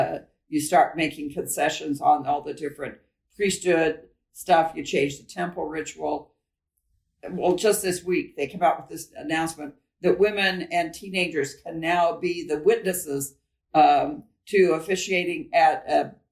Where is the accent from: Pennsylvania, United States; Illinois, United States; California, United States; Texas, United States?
California, United States; also born or lived in Salt Lake City, Utah; now in Utah, United States; And I was born here in Salt Lake as well, but here in Utah. But I was raised in Southern California.